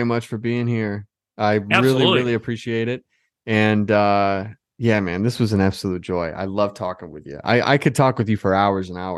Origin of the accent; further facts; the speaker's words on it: Ireland; I'm Irish, you know?